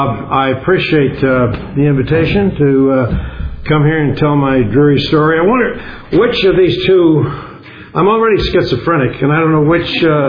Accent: Los Angeles, California, United States; I grew up in West Los Angeles, went to St. Paul the Apostle Grammar School

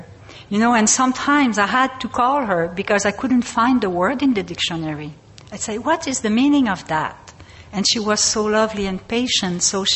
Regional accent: Quebec, Canada; I was born and raised in Quebec.

